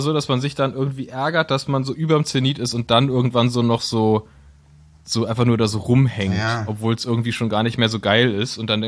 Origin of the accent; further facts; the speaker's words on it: Berlin, Germany; also wir als Berliner sind es ja gewohnt, dass wenn es heiß ist, ist Radfahren geil